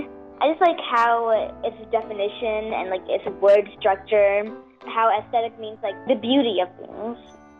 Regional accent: Stockbridge, Georgia, United States; I'm in the fifth grade, and I'm from Stockbridge, Georgia.

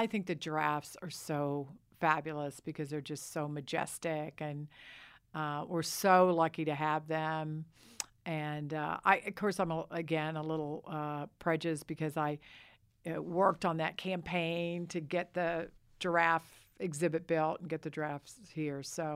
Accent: Indianapolis, Indiana, United States; I grew up in Indianapolis.

